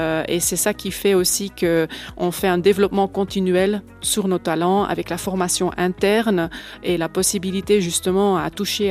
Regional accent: Belgium; now in Villeret, Switzerland; Je suis venue de Belgique, habitante de Villeret depuis 14 ans.

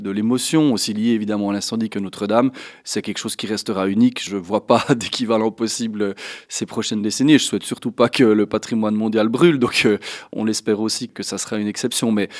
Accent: Switzerland; on a la chance en tant que Suisse, comme on est très très peu, à avoir une visibilité particulière.

